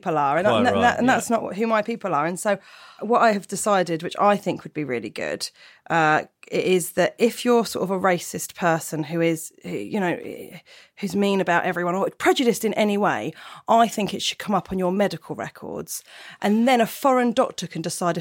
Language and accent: English; Portsmouth, South East England, United Kingdom; I come from Portsmouth.